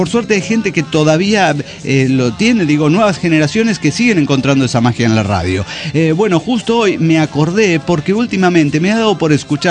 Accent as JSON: {"language": "Spanish", "town": "Morelia", "region": "Michoacán", "country": "Mexico", "said": "de Morelia, Michoacán."}